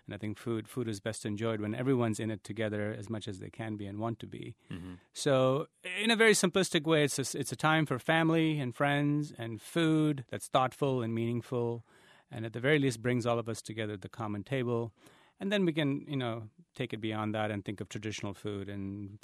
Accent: India; now in United States; I'm a first-generation immigrant, and I came from India, and so I'm in my 33rd year in this country

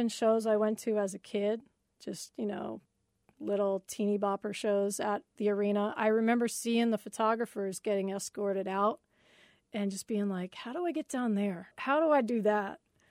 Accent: DeLand, Florida, United States; Yeah. Yeah, I grew up in DeLand in Orange City.

